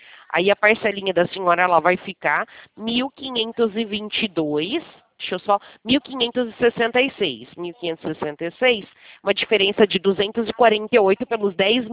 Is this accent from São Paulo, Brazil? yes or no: yes; São Paulo, Brazil; eu sou de São Paulo, né?